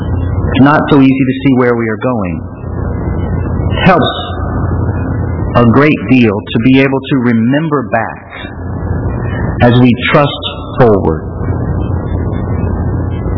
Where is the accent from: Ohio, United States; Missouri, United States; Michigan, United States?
Missouri, United States; St. Louis; Yogi Berra is from St. Louis, which I guess is my hometown. I could be more specific than that, but he was one of the hometown heroes